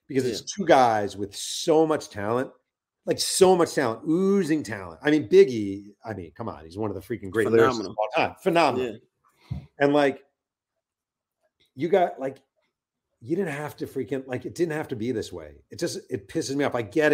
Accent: New York, United States; but I'm from New York, just like you're from Chicago.

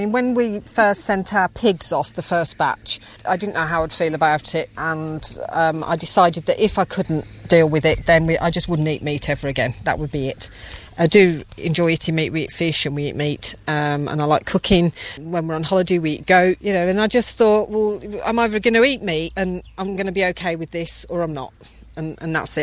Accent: Birmingham, West Midlands, United Kingdom; I come from Birmingham and there weren't many goats.

